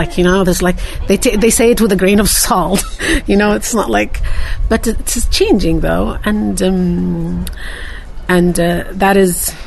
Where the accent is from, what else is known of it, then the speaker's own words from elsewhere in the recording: Saudi Arabia; brought so much nostalgic feelings about growing up in Saudi, and I wanted to tell what it means to be growing up in Saudi Arabia.